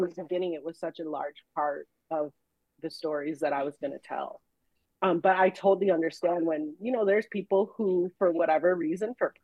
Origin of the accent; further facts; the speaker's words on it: Milwaukee, Wisconsin, United States; I was born here. I was born in the States. I was, you know, raised here in Milwaukee where I live.